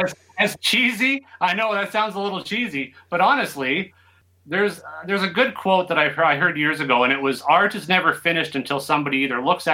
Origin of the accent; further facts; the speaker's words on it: Alberta, Canada; I'm from Alberta, born and raised, so it's rock with a little country.